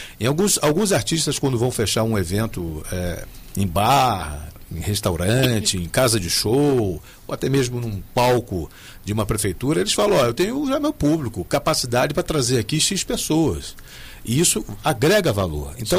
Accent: Rio de Janeiro, Brazil; now in Espírito Santo, Brazil; porque eu vim para o Espírito Santo, eu sou carioca, vim para o Espírito Santo em 1976

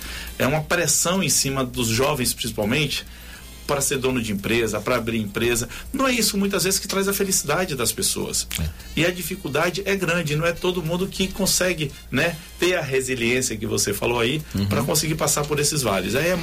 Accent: Itabuna, Bahia, Brazil; now in Espírito Santo, Brazil; Eu estou aqui há 30 anos, eu sou de Itabuna, né, e estou aqui há 30 anos.

